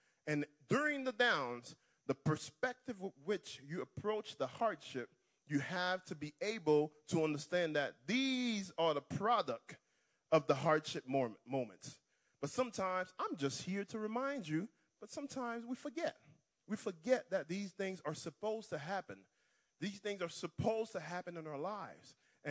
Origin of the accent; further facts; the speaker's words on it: Port-au-Prince, Ouest, Haiti; David and I, we grew up back in Haiti, in Port-au-Prince, Haiti